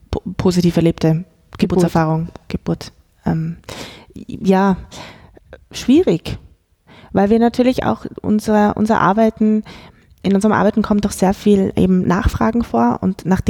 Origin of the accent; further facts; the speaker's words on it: South Tyrol, Italy; accent: South Tyrolean; dass ich dann auch in meinen Südtiroler Dialekt wieder reinfalle